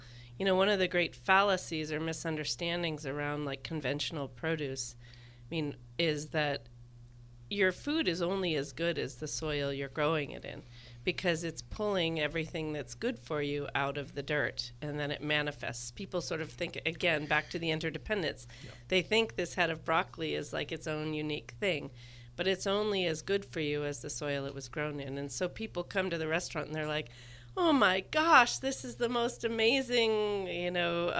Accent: Flagstaff, Arizona, United States; now in Boulder, United States; because we came from Flagstaff, you know, you don't wave at every car

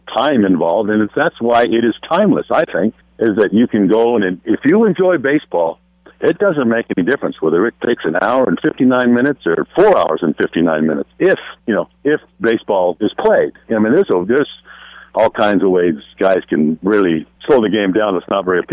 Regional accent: Charlestown, New Hampshire, United States; Well, I grew up in New Hampshire.

